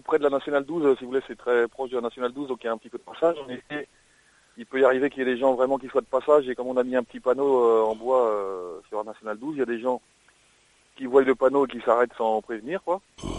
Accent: Île-de-France, France; Et moi, je suis d'origine de la Seine-et-Marne.

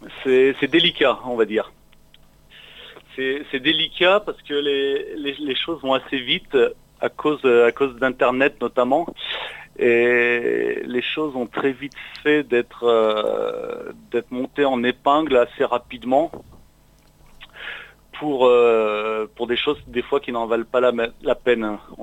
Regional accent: Lyon, Auvergne-Rhône-Alpes, France; C'est à Lyon, moi je suis de Lyon.

